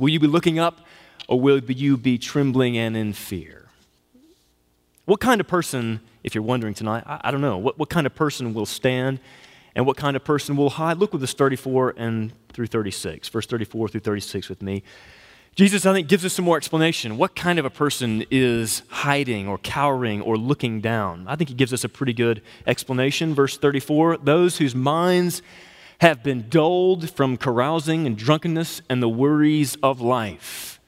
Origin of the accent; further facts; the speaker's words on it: the South, United States; But I'm from the South, and I see a lot of it.